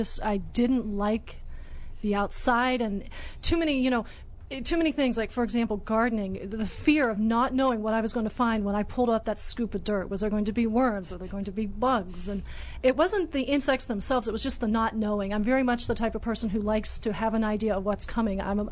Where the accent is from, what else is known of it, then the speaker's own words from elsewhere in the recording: West Virginia, United States; But one would think that growing up in West Virginia that I would be an outdoor person